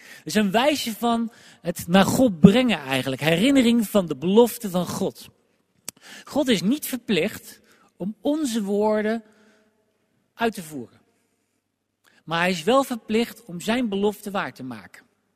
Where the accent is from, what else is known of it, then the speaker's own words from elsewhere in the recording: Netherlands; En wij als Nederlanders begrijpen niet wat hier gebeurt, want in het Hebreeuws gebeurt er iets heel moois.